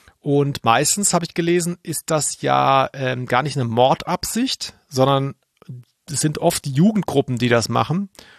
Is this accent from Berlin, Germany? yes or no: no; Baden-Württemberg, Germany; für mich als Schwabe